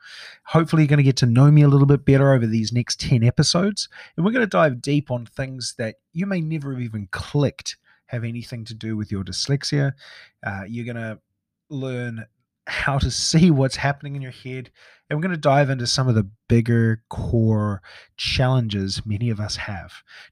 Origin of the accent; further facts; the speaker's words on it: New Zealand; also born or lived in Saudi Arabia; I was in New Zealand. I'm a New Zealander. I'm a Kiwi. I was born over here.